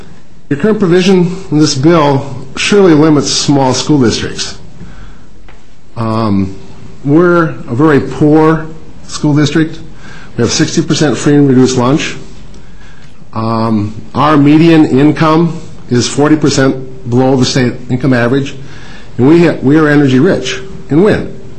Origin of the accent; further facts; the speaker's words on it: Canby, Minnesota, United States; I circled Canby and I've circled Northfield because I'm from Canby